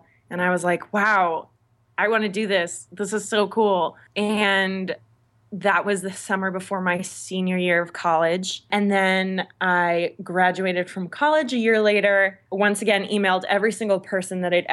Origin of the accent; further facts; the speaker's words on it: Los Angeles, California, United States; I was raised in Los Angeles. And my father is an actor, and my mom did acting and modeling and dancing.